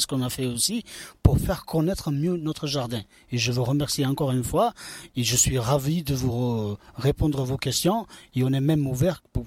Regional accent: Bosnia & Herzegovina; French is a second language; En fait, mon enfance, depuis ma naissance, je viens des pays d'Est, de Bosnie.

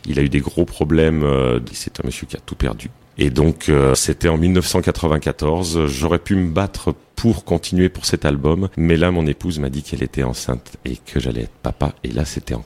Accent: Montélimar, Auvergne-Rhône-Alpes, France; Mais vous venez d'où ? Moi de Montélimar, monsieur.

